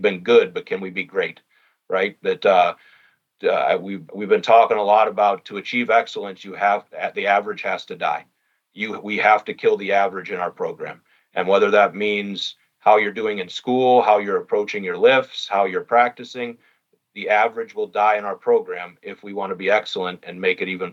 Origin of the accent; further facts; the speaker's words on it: Cleveland, Ohio, United States; So I'm embarrassed to say this because I'm from Cleveland, Ohio. If it was 50s in Cleveland, Ohio in February, I'd be shorts and a t-shirt.